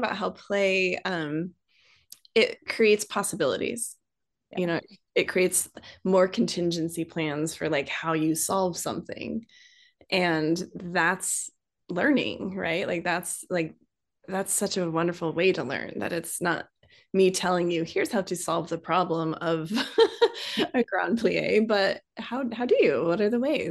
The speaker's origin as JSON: {"language": "English", "town": "Durango", "region": "Colorado", "country": "United States", "tie": "born or raised there", "said": "And I grew up in Durango, Colorado. So very outside of Durango. So a very small town, and there wasn't any dance at all when I was growing up."}